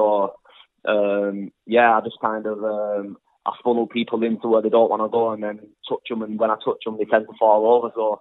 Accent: Bolton, North West England, United Kingdom; Yeah, I'm from Bolton, mate.

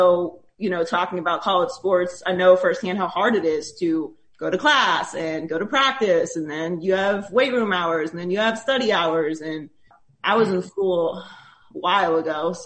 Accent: Pittsburgh, Pennsylvania, United States; And growing up in Pittsburgh, really growing up in Pittsburgh, I think played a big part in it because I grew up around women that were big sports fans.

